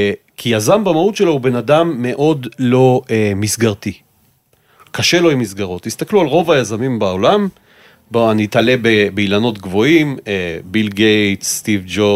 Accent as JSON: {"language": "Hebrew", "town": "Rehovot", "region": "Central District", "country": "Israel", "tie": "born or raised there", "said": "אז הסיפור שלי הוא סיפור שאני בעצם גדלתי ברחובות"}